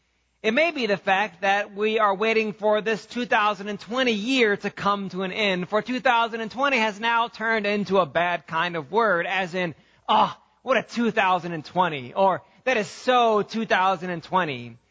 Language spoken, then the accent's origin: English; Columbia, Missouri, United States; When I was a kid in high school, growing up in Columbia, Missouri, I would often go downtown to the old Tiger Barbershop to get my hair cut.